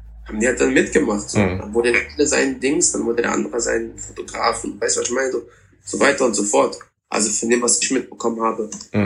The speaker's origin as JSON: {"language": "German", "country": "Germany", "said": "Ich habe immer gesagt, ja, ich komme aus Deutschland, dies, das, und die Leute kommen gar nicht drauf klar, wenn du von woanders kommst und so, ne?"}